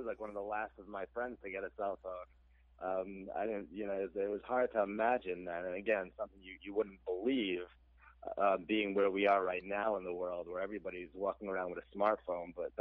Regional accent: Brooklyn, New York, United States; now in Long Island, United States; I'm from Brooklyn originally. I was born and raised there.

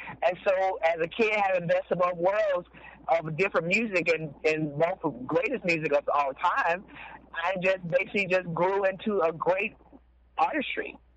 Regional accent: Florida, United States; I have been doing a couple in Atlanta, Georgia, in Florida as well, my hometown.

